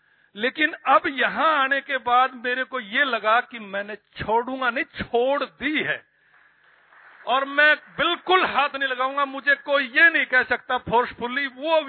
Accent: Haryana, India; हम हरियाणा से बिलोंग करते हैं, हरियाणा की उस कम्युनिटी से जो सबसे ज्यादा स्पोर्ट्स में भी और अलर्टपन में भी रुचि रखती है।

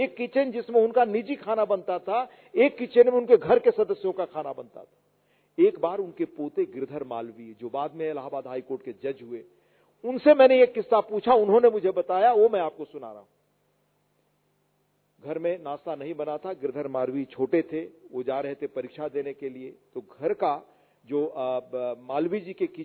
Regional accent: India; मैं एक ऐसे गांव से आता हूं, आप में से जिन लोगों ने जयप्रकाश नारायण का नाम सुना होगा मैं उनके गांव से हूं।

